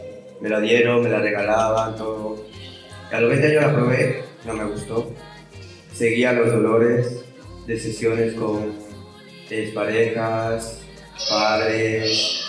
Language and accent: Spanish; Ecuador; soy de Ecuador, tengo 29 años